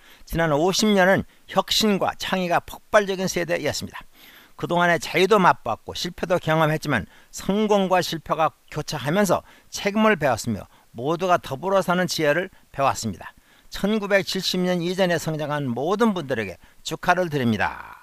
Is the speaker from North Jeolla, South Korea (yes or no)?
yes; North Jeolla, South Korea; 저는 전북의 한 시골에서 어린 시절을 보냈습니다. 50여 가구가 사이좋게 살던 저희 마을에는 집집마다 살구나무가 있었습니다.